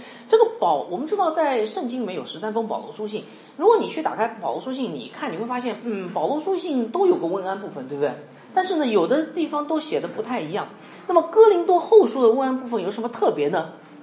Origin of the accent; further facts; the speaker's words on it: Shenzhen, Guangdong, China; now in Guangzhou, China; 现在是我们这里是广州，就我从深圳来啊